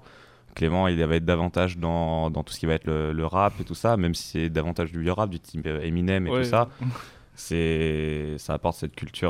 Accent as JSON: {"language": "French", "town": "Saint-Denis-de-Pile", "region": "Nouvelle-Aquitaine", "country": "France", "said": "Et moi de Saint-Denis-de-Piel, pour le S."}